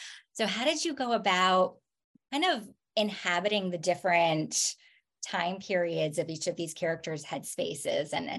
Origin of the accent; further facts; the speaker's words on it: New Jersey, United States; also born or lived in Boston, United States; I grew up in New Jersey. I lived in cities. I lived in Boston. And I didn't live in a smaller town until my adulthood.